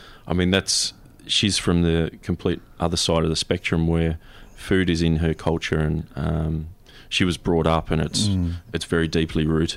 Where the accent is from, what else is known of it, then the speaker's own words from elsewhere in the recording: Sale, Victoria, Australia; Where I'm also from country Victoria